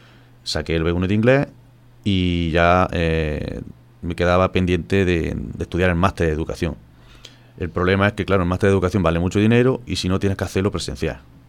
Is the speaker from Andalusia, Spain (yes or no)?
yes; La Iruela, Andalusia, Spain; tengo 34 años, soy natural de La Iruela.